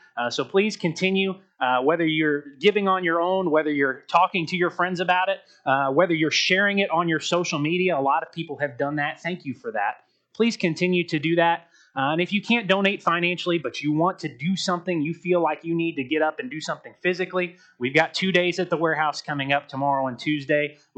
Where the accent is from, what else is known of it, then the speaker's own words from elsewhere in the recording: Georgia, United States; I'm from Georgia. I have no idea where Blairsville, Georgia is.